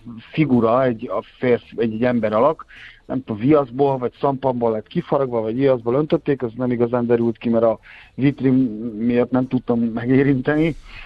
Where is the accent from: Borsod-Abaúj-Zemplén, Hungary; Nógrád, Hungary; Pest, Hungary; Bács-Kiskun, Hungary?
Borsod-Abaúj-Zemplén, Hungary; Miskolc; born there; én miskolci születésű vagyok